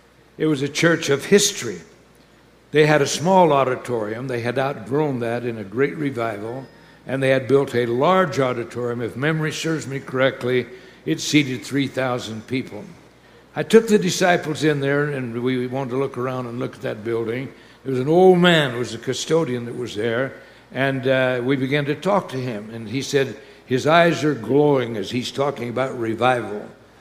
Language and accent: English; Prescott, Arizona, United States; I was raised in Prescott, Arizona. Knew where Skull Valley was.